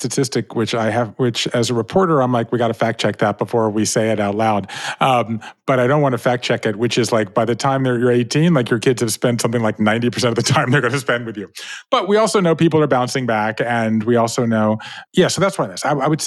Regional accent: Savannah, Georgia, United States; So I grew up in Savannah, Georgia, right? 5 generations of Jews in the South.

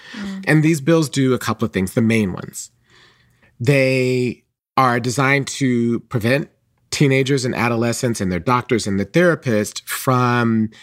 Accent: Atlanta, Georgia, United States; So for me, I was a trans person growing up in Atlanta in the 1980s, and my mom got Essence magazine.

